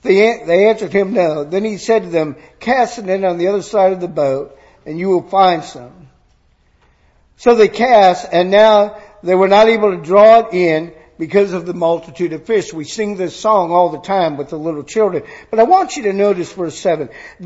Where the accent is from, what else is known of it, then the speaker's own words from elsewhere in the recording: California, United States; I mentioned I grew up in California, and so, you know, what they taught about modest apparel was quite different.